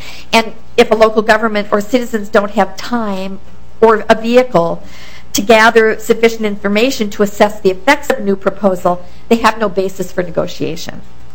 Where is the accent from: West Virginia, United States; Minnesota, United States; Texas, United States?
Minnesota, United States; Florence Township; I'm from Florence Township, and I appreciate you allowing me back.